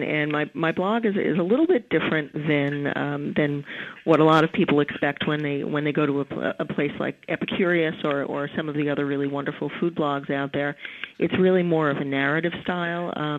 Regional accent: New York City, New York, United States; I'm a New Yorker. I come from Manhattan, and I grew up at a time in Manhattan where food was always tall.

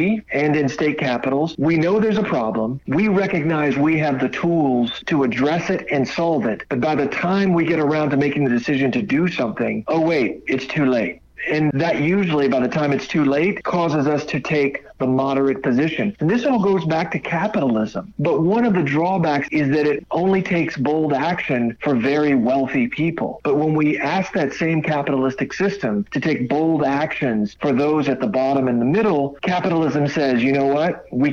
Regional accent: North Carolina, United States; two members of Congress from the state of North Carolina, my home state

